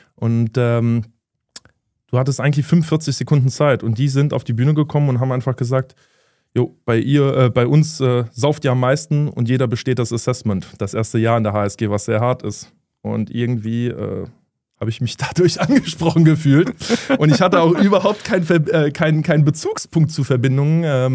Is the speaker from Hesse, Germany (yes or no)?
yes; Wiesbaden, Hesse, Germany; Ja, ich bin in Wiesbaden aufgewachsen, ganz genau.